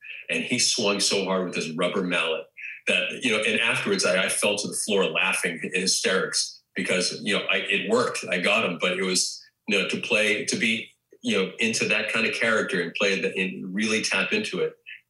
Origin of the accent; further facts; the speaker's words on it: Boston, Massachusetts, United States; also born or lived in Cape Cod; And I love being able to tap into the crazy, bizarre world of growing up in Boston, in Cape Cod